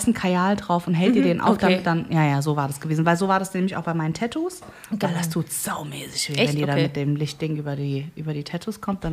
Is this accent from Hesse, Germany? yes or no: yes; Frankfurt, Hesse, Germany; warum sind wir Frankfurter so unnahbar und warum ist es so schwer, Connections hier zu...